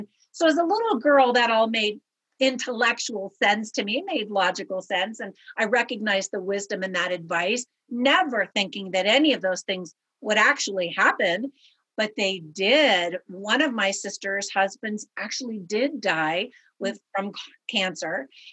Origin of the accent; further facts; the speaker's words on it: California, United States; now in Las Vegas, United States; But we've now been here actually for almost 10 years in Las Vegas. But I loved growing up in California.